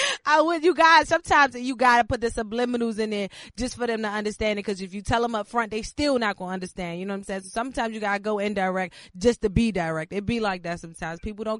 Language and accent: English; Landover, Maryland, United States; Because I grew up in Landover myself.